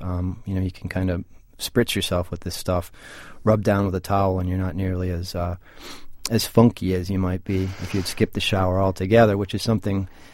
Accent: Boston, Massachusetts, United States; You know, I grew up in Dorchester. I learned how to ride on Templeton Street and, you know, rode my first couple of thousand miles in Boston as a bike messenger

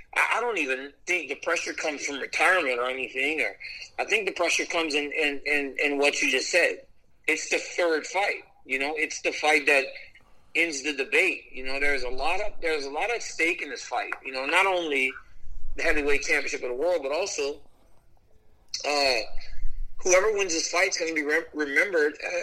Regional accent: Louisiana, United States; act one was me growing up in Louisiana, and act two was wrestling

